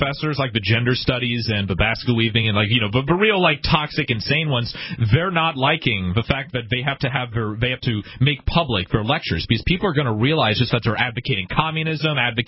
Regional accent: Canada; So my whole life, you know, I'm, for those of you unaware, I'm Canadian.

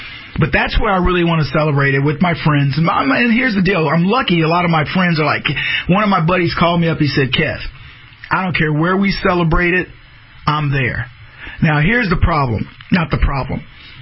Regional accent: Dallas, Texas, United States; I'm from Dallas, so I have a lot of friends down there

